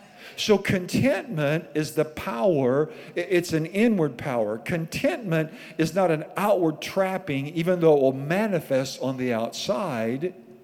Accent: Iowa, United States; and you know, we're from Iowa originally, and it's about 6 hours from here to where our parents lived.

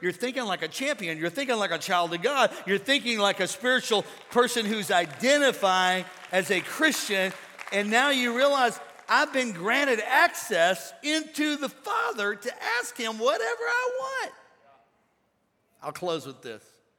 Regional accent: Missouri, United States; born there; now in Florida, United States; I identify as an American. On my driver's license, it says that I am a resident of Florida. Born in Missouri.

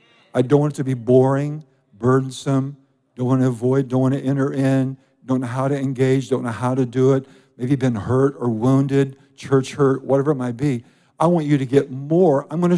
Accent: Iowa, United States; I'm 17 years old. I grew up in Iowa. I'm working at the Hy-Vee food store.

